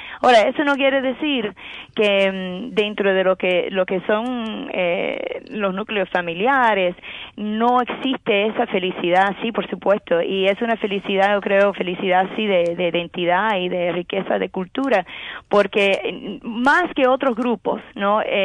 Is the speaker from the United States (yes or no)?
yes; Kansas, United States; also born or lived in New York; Yo nací en Nueva York. y mis padres se mudan de ahí a Kansas porque mi papá es de un lugar muy rural en Pinar del Río y él quiso ser médico rural.